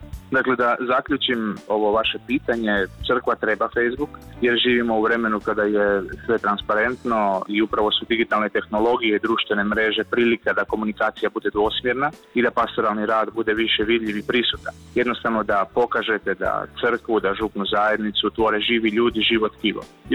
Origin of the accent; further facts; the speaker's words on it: Croatia; Kod nas u Hrvatskoj je to početkom ovog mjeseca kao prva organizacija napravila